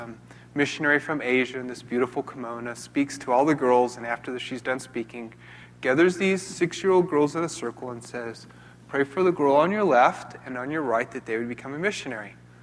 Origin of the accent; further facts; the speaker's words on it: Belen, New Mexico, United States; So I grew up in Belen, New Mexico.